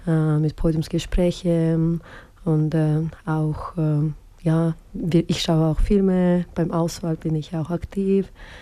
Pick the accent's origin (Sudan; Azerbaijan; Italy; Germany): Azerbaijan; German is a second language; moved away as an adult; now in Bern, Switzerland; Ich wohne in Bern, aber ursprünglich bin ich aus Aserbaidschan. Ich wohne hier als eine Journalistin im Exil seit etwa 9 Jahren